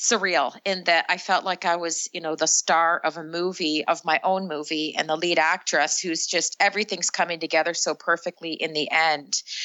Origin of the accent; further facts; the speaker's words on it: Canada; I'm from Canada. We have some nasty winters